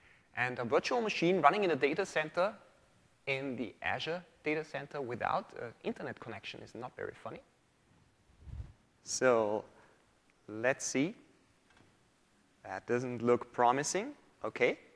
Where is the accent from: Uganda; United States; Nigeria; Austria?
Austria; English is a second language; As you might hear, I'm from Austria, from Europe, so I hope every one of you can understand me well.